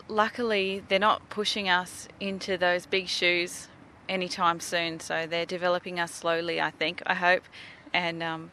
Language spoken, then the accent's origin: English; Australia; husband and I manage Lilla Creek, but I grew up on Lilla Creek and my parents owned it before us, or managed it before us.